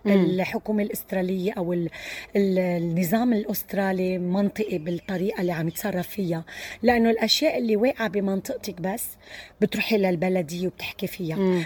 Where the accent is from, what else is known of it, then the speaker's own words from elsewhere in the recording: Lebanon; now in Australia; أو أنا إنساني هاجرت من لبنان لأستراليا صار لي حوالي 33 سنة، ورجعت درست هون